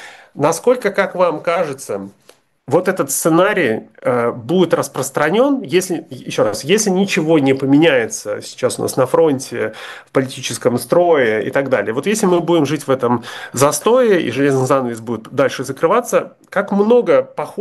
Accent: Komi Republic, Russia; В республике Коми, откуда я родом

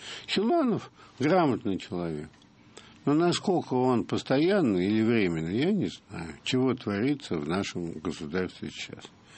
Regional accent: England, United Kingdom; also born or lived in Lebanon / Germany / Singapore; вот все-таки я вырос в Англии, в Ливане, в Германии, в Сингапуре.

